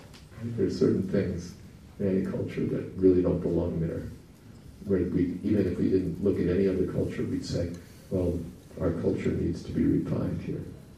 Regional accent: New York, United States; And we come from New York, you know, and it's like, give me a break.

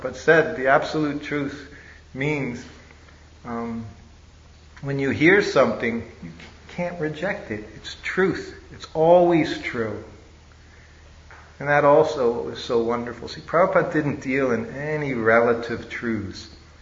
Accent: United States; I met the devotees in Philadelphia. I'm an American boy.

